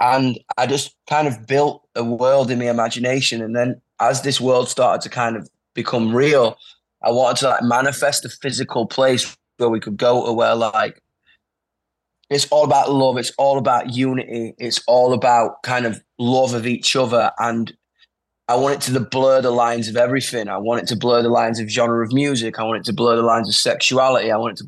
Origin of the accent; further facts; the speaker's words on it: United Kingdom; I mean, I was like, oh, yo, are you British? I'm like, yeah, I'm British.